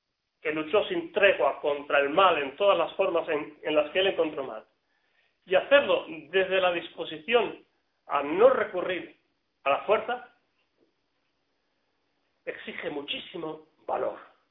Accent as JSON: {"language": "Spanish", "country": "Argentina", "tie": "born there", "said": "yo nací en Argentina, estuve aquí cuando la guerra de las Malvinas"}